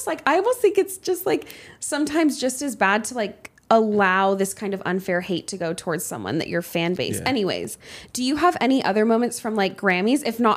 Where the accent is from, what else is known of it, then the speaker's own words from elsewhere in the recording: Los Angeles, California, United States; growing up in L.A.